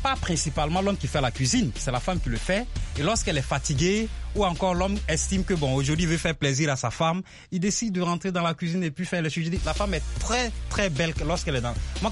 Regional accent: Burkina Faso; Chez nous, au Burkina, par exemple.

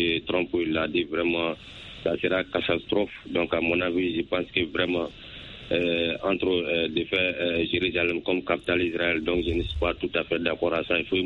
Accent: Mali; born or raised there

